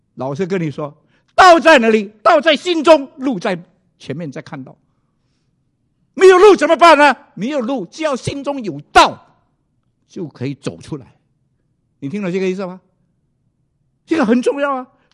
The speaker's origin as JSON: {"language": "Chinese", "country": "China", "said": "美国人这个讲的很难一点，我们中国人容易。"}